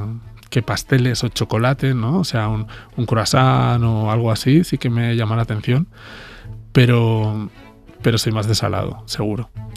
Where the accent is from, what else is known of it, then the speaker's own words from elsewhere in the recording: Barcelona, Catalonia, Spain; yo soy de Barcelona